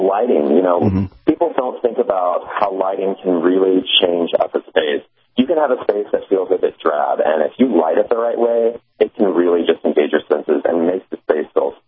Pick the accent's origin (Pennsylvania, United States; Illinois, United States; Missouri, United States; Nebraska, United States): Missouri, United States; And growing up, I grew up in Missouri, so we definitely have fall.